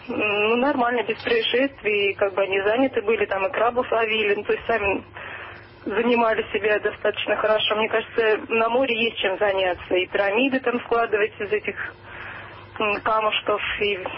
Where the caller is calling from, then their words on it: Moscow, Russia; Да, я звоню из Москвы